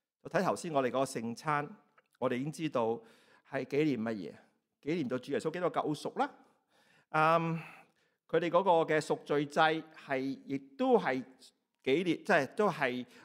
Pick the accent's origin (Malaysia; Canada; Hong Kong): Hong Kong; 我哋香港人唔會咁講噶嘛